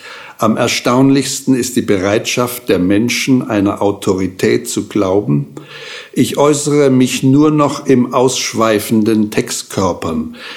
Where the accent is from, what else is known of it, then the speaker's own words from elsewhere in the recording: Stuttgart, Baden-Württemberg, Germany; born there; meiner Geburtsstadt Stuttgart